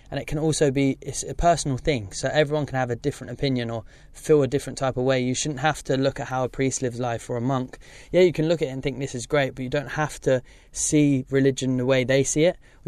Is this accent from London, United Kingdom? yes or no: no; Slough, South East England, United Kingdom; I was born in Slough, born and raised. And I love Slough, and I love my childhood growing up there.